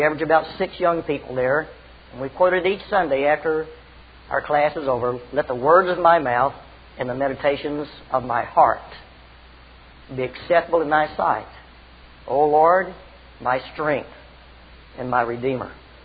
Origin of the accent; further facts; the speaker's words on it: Texas, United States; I was born and raised in Texas